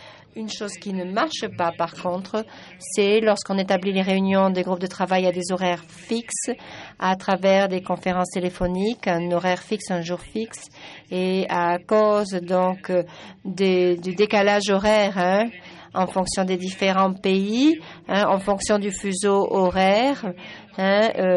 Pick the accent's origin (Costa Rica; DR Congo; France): Costa Rica; French is a second language; je suis de Costa Rica.